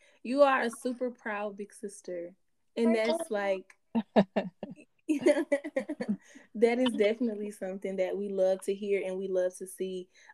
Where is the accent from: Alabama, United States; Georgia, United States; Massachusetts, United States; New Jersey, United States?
Georgia, United States; Atlanta; now in Kansas City, United States; So I'm from Atlanta, but I live in Kansas City, Missouri right now for work.